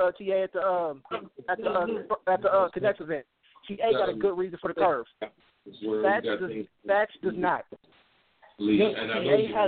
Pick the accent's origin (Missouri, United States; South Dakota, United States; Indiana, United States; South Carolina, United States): Missouri, United States; Kansas City; Like I'm from South Kansas City.